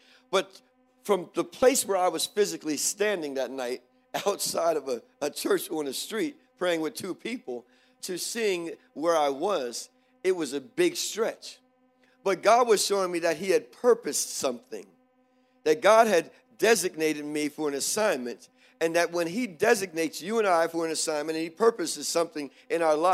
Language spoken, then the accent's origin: English; East Coast, United States; And I'm from the East Coast, so we have rivers that are different. The Delaware River, which is by Philadelphia, runs through Philadelphia, New Jersey.